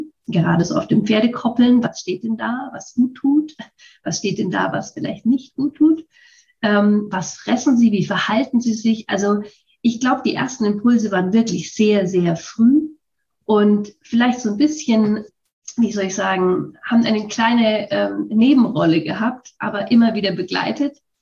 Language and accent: German; Würzburg, Bavaria, Germany; born there; Ja, ich bin schon mal in Würzburg geboren.